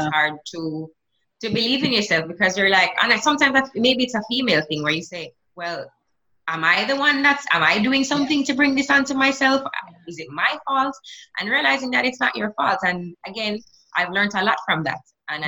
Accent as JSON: {"language": "English", "country": "Jamaica", "tie": "born or raised there", "said": "growing up in Jamaica"}